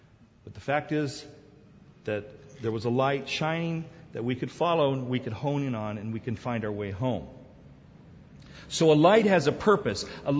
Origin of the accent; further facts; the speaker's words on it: South Korea; also born or lived in Borneo; I grew up in Korea and also in Borneo